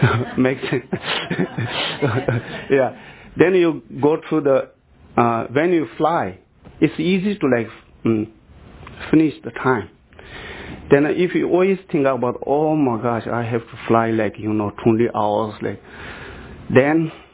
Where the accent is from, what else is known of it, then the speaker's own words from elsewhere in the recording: India; English is a second language; also born or lived in Tibet; I was born in Tibet. Mm-hmm. I grew up in India. Now I'm here.